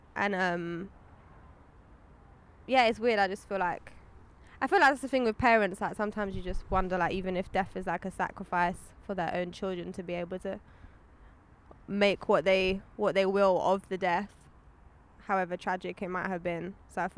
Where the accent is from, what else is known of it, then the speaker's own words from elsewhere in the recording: London, United Kingdom; I grew up in London.